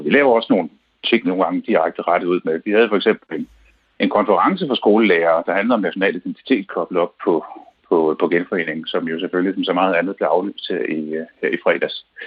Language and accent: Danish; Vejle, Region of Southern Denmark, Denmark; Jeg kommer fra Vejle.